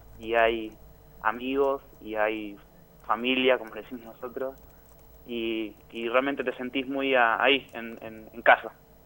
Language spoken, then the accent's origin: Spanish; Santa Rosa, La Pampa, Argentina; y ese hilo es que yo soy de La Pampa, soy de Santa Rosa.